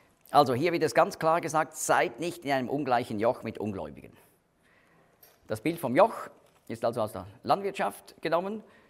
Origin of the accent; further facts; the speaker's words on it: Switzerland; Das machen wir eben nicht als Schweizer.